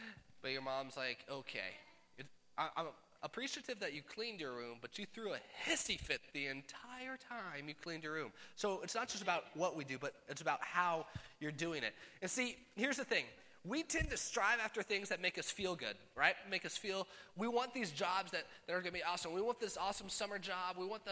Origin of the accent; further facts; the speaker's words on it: Midwest, United States; now I'm from Midwest